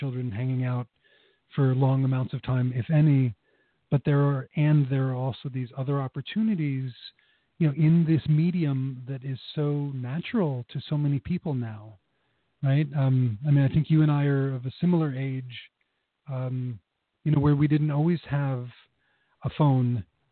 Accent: New York, United States; So I'm from New York originally

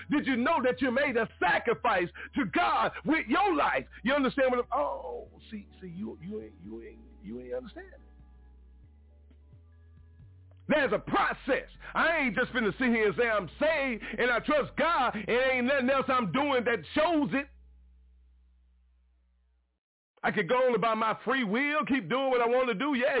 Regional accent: Mobile, Alabama, United States; Young boy growing up in Mobile, Alabama at the oldest Baptist church in the state of Alabama.

